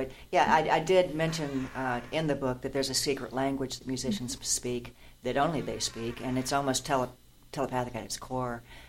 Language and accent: English; Southern United States, United States; And I'm going to digress a little because I'm a Southerner and I can do that.